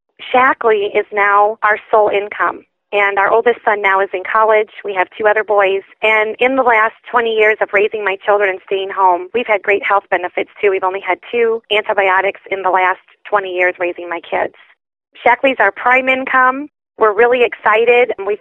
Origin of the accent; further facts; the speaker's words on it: Wheatfield, Indiana, United States; We live in a farming community, so I've been born and raised in Wheatfield, Indiana.